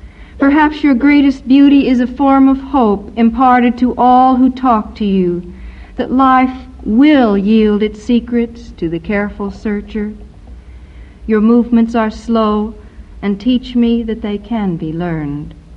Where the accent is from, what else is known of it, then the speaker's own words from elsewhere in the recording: California, United States; Growing up in Southern California, developed an extreme prejudice against blondes